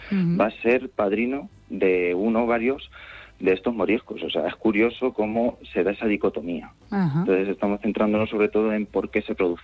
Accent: Quintanar, Spain; Soy de Quintanar, soy natural

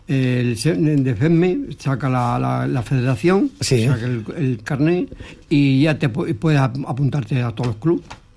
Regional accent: Tejeda, Extremadura, Spain; de mi pueblo Tejeda, y mucha gente viene de La Vera, bastante

